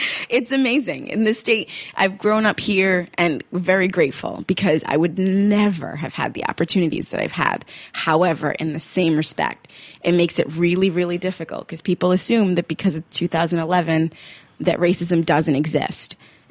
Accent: Maine, United States; But yeah, growing up in Maine is interesting as far as racism. I've had my good share of events here because of my skin color.

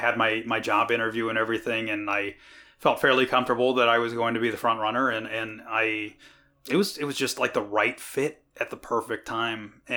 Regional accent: Vienna, Ohio, United States; Especially, I mean, growing up in Trumbull County.

